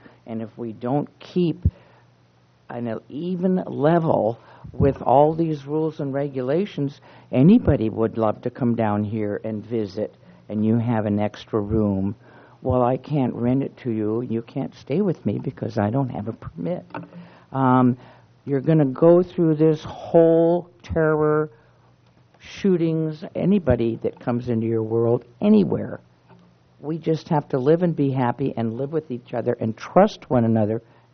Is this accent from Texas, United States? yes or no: no; Arroyo Grande, California, United States; from Arroyo Grande.